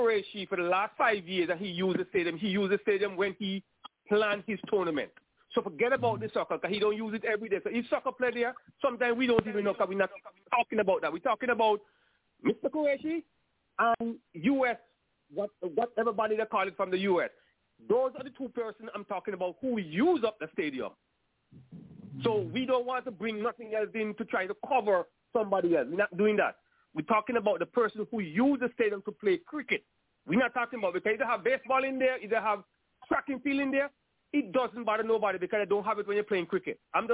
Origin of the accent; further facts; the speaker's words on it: Ladder Hill, St. Helena; Let me talk for Ladder Hill itself, because I'm from Ladder Hill.